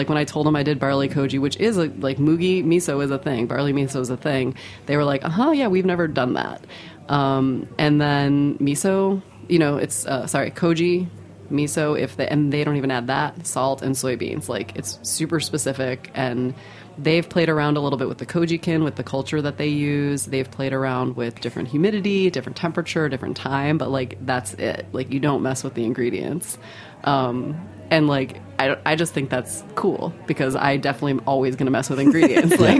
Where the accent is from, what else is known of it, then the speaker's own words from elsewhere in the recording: United States; I'm American and I'm a fermenter.